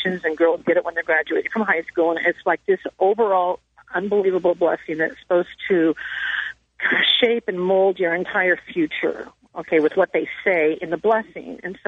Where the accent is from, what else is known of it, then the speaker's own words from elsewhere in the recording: Sacramento, California, United States; I was brought up and raised in the Mormon Church in Sacramento, California